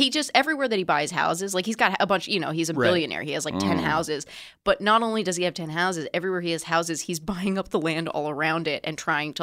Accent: Palo Alto, California, United States; I am from Palo Alto, California.

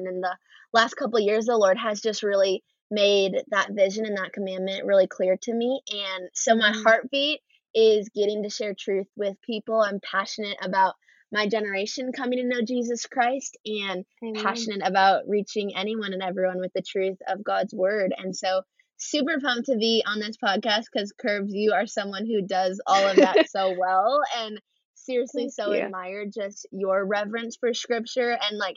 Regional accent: Minneapolis, Minnesota, United States; But I am from the Minneapolis, Minnesota area.

